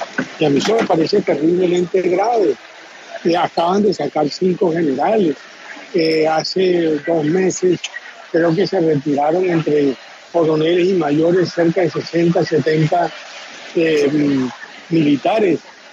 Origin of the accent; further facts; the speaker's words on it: Colombia; yo como colombiano que pienso en la seguridad